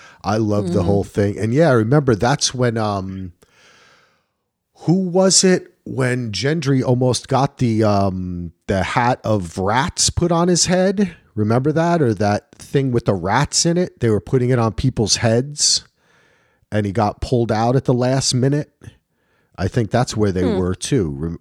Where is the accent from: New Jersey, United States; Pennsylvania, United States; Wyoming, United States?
New Jersey, United States; because he's from Jersey and I'm from Jersey and it's the best state in the union.